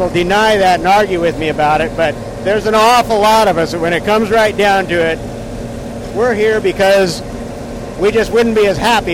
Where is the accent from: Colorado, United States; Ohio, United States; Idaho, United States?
Idaho, United States; Lewiston; also born or lived in Orofino, Idaho; I went to grade school in Orofino, Idaho, graduated from high school in Lewiston. My grandfather farmed about 15 miles south of Colfax, but I didn't grow up on the farm.